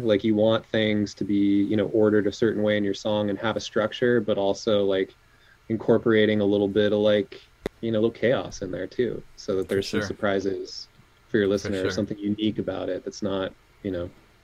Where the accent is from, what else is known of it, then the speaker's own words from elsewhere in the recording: Colorado, United States; No, I went to school in Arizona. I grew up in Colorado, kind of like Front Range.